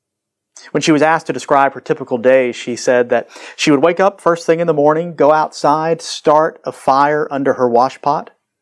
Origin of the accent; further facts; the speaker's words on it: Hattiesburg, Mississippi, United States; about the richest woman that I ever met. She's from my hometown of Hattiesburg.